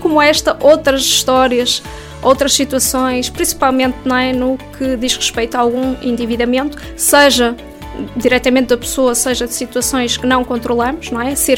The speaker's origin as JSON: {"language": "Portuguese", "town": "Arcos de Valdevez", "region": "Norte", "country": "Portugal", "tie": "born or raised there", "said": "em Arcos de Valdevez, que é a minha terra natal, com todo orgulho"}